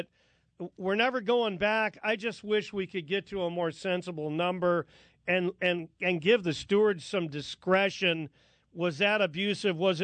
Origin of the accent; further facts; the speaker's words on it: Los Angeles, California, United States; As a guy who grew up here in L.A., I grew up on Lafitte Penkai Jr.